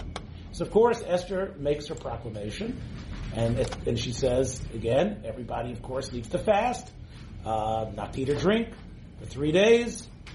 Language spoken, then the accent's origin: English; Memphis, Tennessee, United States; Both of these men, I grew up in Little Memphis, Tennessee